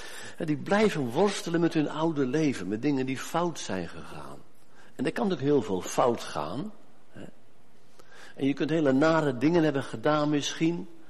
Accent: Smilde, Drenthe, Netherlands; born there; Ik ben ooit geboren in Smilde, klein dorpje.

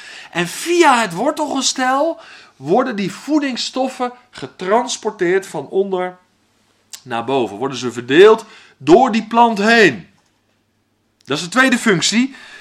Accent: South Holland, Netherlands; nu ben ik geboren en getogen in het Westland. Sommigen van jullie weten dat. En dat staat bekend vanwege de glastuinbouw.

